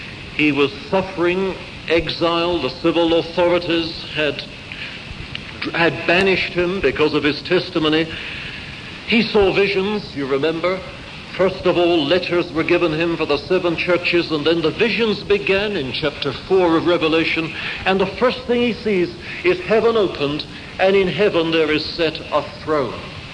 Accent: England, United Kingdom; Perhaps it's because I'm English, I prefer the short word to the long one.

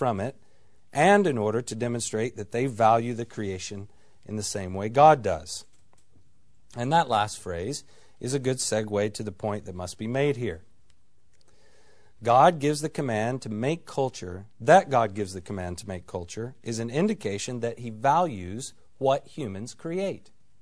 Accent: United States; now in Edinburgh, United Kingdom; As an American living in Edinburgh, in Scotland, in the UK, in Europe

